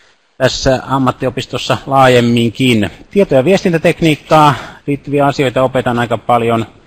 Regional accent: Joutsa, Central Finland, Finland; now in Mikkeli, Finland; Kotoisin olen Joutsasta ja opiskelin siellä Jyväskylässä silloin 80-luvun lopussa ja 90-luvun alussa.

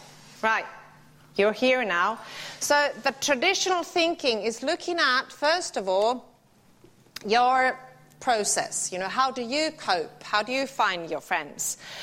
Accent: Finland; you are from the Netherlands, I'm from Finland.

